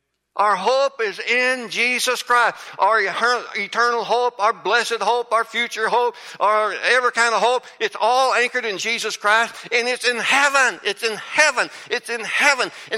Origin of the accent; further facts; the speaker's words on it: Kentucky, United States; I'm not from either one of them. I'm from Kentucky.